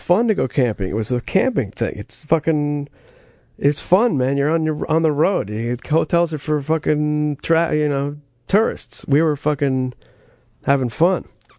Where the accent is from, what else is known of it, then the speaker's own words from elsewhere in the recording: East Coast, United States; And we were like, hey, man, we're from the East Coast.